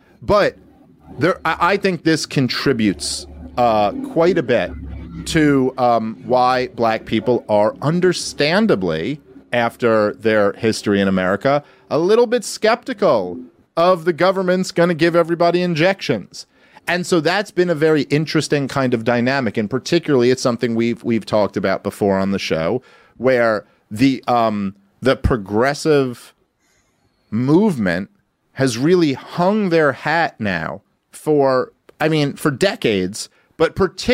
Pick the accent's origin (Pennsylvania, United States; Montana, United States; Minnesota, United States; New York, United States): New York, United States; New York City; But you know, I grew up in New York City.